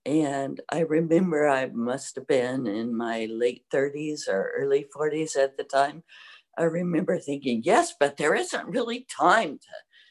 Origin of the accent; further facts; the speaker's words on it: Salem, Oregon, United States; I grew up in Salem, Oregon.